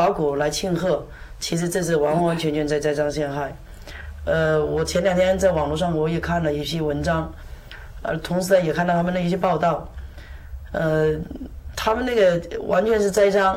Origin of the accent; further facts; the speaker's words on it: Mianyang, Sichuan, China; 我们老家其实就是四川的。